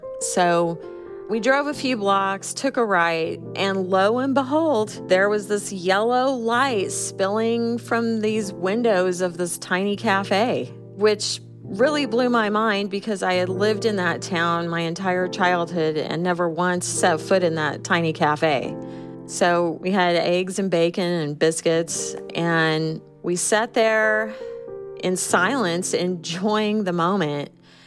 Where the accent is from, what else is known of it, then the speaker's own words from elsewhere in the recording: Illinois, United States; I was in college and had returned to my hometown in rural Southern Illinois.